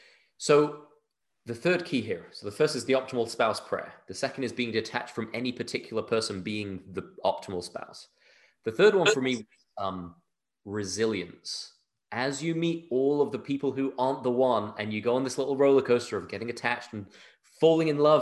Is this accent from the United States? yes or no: no; United Kingdom; I'm a British Pakistani. My parents are from Pakistan. I grew up in the UK.